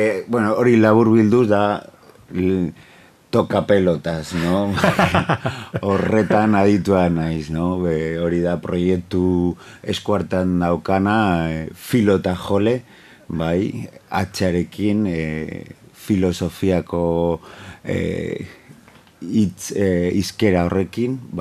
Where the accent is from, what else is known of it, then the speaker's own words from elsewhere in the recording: Bilbao, Basque Country, Spain; labur bilduz, Bilbokoa naiz, Uribarrikoa, izuzen ere, ja... 40 urte bete ditut